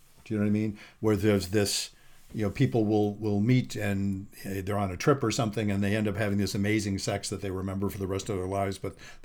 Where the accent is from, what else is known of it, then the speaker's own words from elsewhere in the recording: Vermont, United States; those of you who don't know, we're from Vermont.